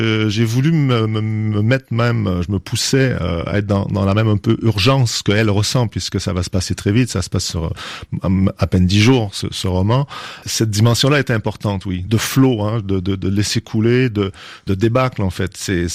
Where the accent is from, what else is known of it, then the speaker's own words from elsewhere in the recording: Quebec, Canada; moved away as an adult; now in France; Je suis un Québécois qui vit en France depuis 20 ans